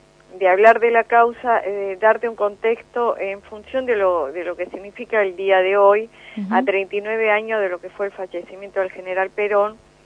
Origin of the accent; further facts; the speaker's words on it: Tucumán, Argentina; now in Buenos Aires, Argentina; yo vivo en Buenos Aires, ¿eh? O sea, soy tucumana, pero vivo en Buenos Aires desde lo que fue mi liberación de la escuelita de Samayá.